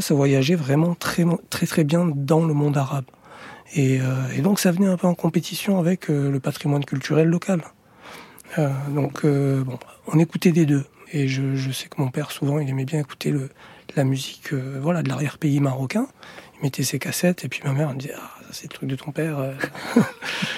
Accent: France; born there; Moi, je suis né en France. Je me sens français.

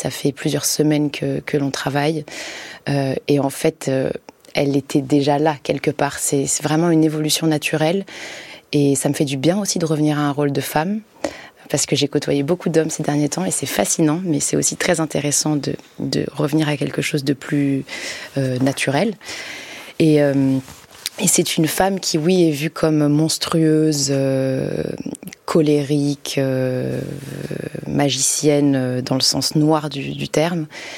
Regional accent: Paris, Île-de-France, France; Donc en tant que Parisienne, en plus

